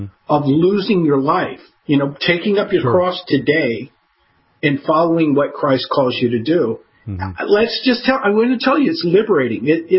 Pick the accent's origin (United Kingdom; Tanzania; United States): United Kingdom; Scotland; And I said, I'm Scottish.